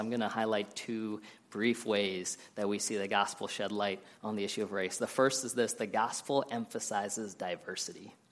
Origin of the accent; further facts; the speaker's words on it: Columbus, United States; I've had people ask me where I'm from, and when I said I grew up in Columbus, they say, no, where are you really from?